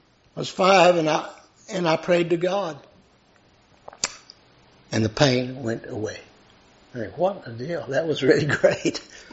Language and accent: English; Lubbock, Texas, United States; moved away; also born or lived in Ventura, California; We moved to California that year from Lubbock, Texas, actually, and started school in California, Ventura, California.